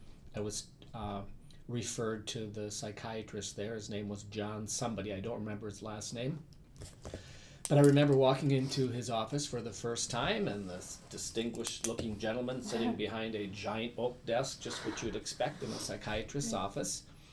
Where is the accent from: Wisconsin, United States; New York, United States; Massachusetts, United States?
Wisconsin, United States; I grew up in the Fox River Valley, which is Neenah, Menasha, Appleton area. Mm-hmm. I grew up on a farm.